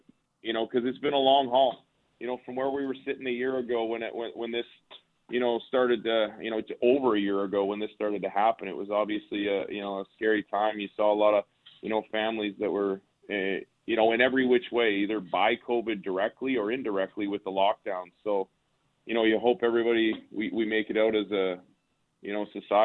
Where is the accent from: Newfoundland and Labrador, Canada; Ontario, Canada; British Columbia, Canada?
British Columbia, Canada; Vancouver; I'm from Vancouver